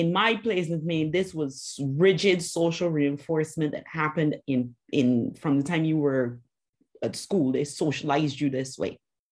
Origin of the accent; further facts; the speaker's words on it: Barbados; And I'm from the Caribbean. I grew up in Barbados.